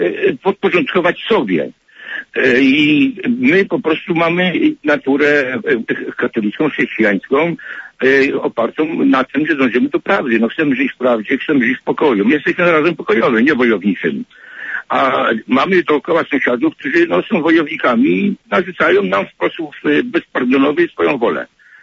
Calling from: Chicago, Illinois, United States; jestem z Chicago.

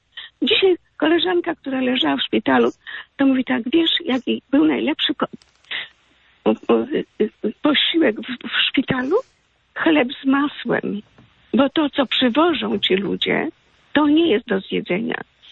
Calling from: Lublin, Lublin Voivodeship, Poland; Tak się dzieje u nas w Lublinie.

